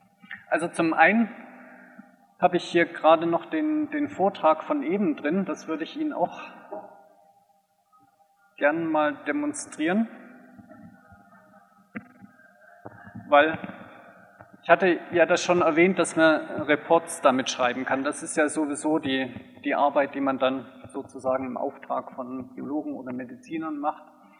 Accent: Tübingen, Baden-Württemberg, Germany; Schließen möchte ich noch mit einer Impression von Tübingen, also da, wo ich herkomme.

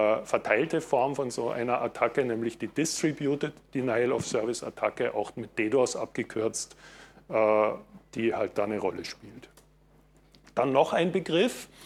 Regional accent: Germany; now in Austria; Ich komme aus Österreich, bin aber Deutscher, lebe nur schon länger in Österreich

